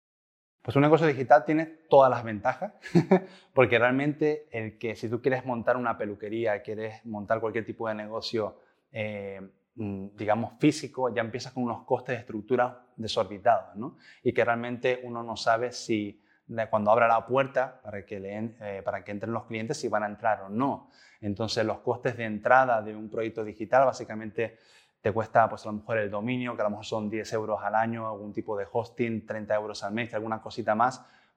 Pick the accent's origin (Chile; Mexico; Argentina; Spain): Spain; Canary Islands; sobre todo la comunidad autónoma que soy, que es de Canarias, un 70% paro juvenil